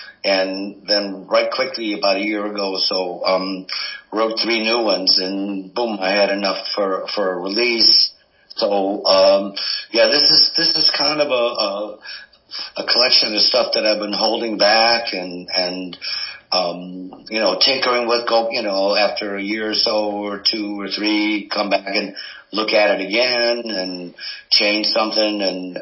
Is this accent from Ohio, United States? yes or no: yes; Cleveland, Ohio, United States; now in Akron, United States; I grew up in Cleveland on the, in the Hungarian ghetto on Buckeye Road.